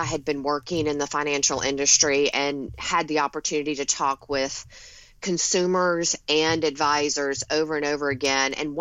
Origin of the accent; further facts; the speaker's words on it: the South, United States; I grew up in the South. I live in Long Island in New York now, but go back to the South often.